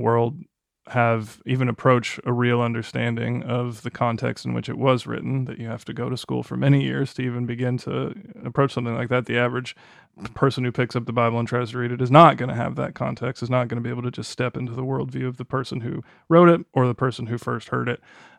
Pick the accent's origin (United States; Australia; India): United States; Kentucky; I'm from Kentucky. I grew up not that far from where that Ark is.